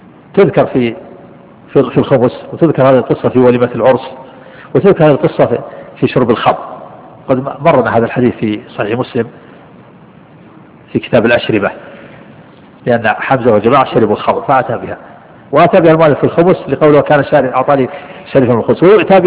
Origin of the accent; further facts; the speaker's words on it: Najd, Saudi Arabia; نحن عندنا في نجد تسقف البيوت بالخشب ويضع الجريد،